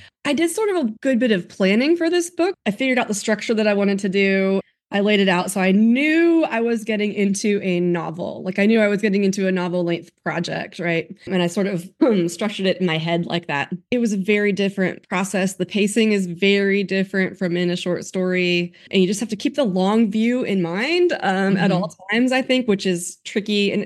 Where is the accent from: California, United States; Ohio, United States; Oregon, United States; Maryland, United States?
Ohio, United States; I grew up in Ohio, and we would just go camp on the Outer Banks in Frisco at the National Seashore Campground every summer